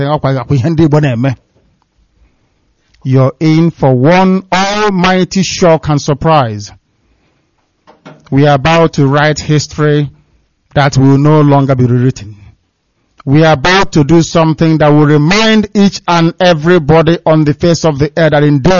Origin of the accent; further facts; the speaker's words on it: Biafra, Nigeria; born there; I was born in Biafra land. That is where I will die. Not outside, God forbid. That is my country. That is my home.